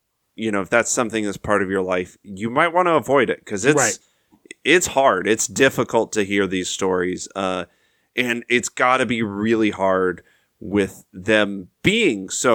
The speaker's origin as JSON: {"language": "English", "town": "Pocatello", "region": "Idaho", "country": "United States", "tie": "born or raised there", "said": "Decades apart, we grew up in Pocatello in the 90s, but it's, like, our hometown."}